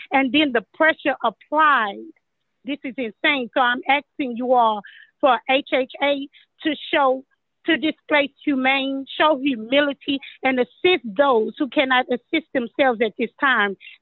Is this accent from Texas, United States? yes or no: yes; Houston, Texas, United States; I was born and raised in Fifth Ward